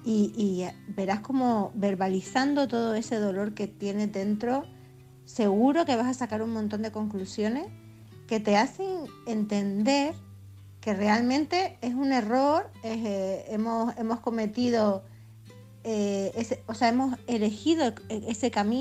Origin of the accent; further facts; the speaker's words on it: Canary Islands, Spain; de Gran Canaria